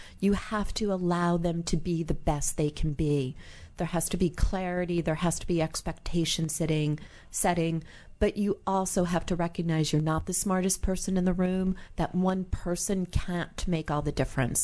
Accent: Queens, New York, United States; also born or lived in New Jersey, United States; I grew up initially in Queens, New York, in Astoria, and then we moved to New Jersey.

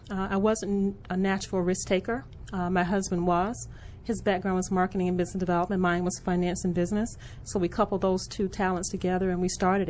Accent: Birmingham, Alabama, United States; Birmingham, Alabama. Went to the public school system there in Alabama. I'm the youngest of five children.

